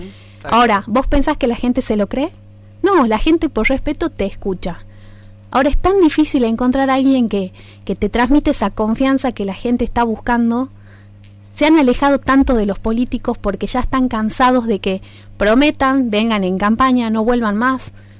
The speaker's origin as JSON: {"language": "Spanish", "town": "Rosario", "region": "Santa Fe", "country": "Argentina", "said": "me lo vas a contar a mí si soy de Rosario."}